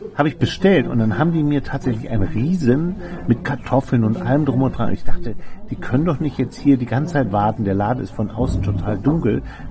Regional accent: Hamburg, Germany; Damit ich als Hamburger, wenn ich hier schon mal aufs Land ziehe

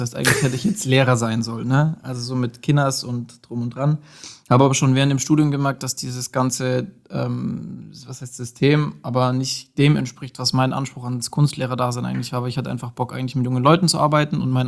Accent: Nördlingen, Bavaria, Germany; now in Nuremberg, Germany; komme aus Nördlingen, also gebürtiger Schwabe, ne? Schaffer, Häuslebauer und so, wohne jetzt aber seit 7 Jahren in Nürnberg

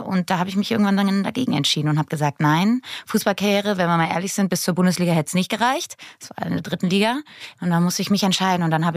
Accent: Cologne, North Rhine-Westphalia, Germany; now in Berlin, Germany; Ich bin eigentlich gebürtig aus Köln, lebe aber seit 2019 in Berlin.

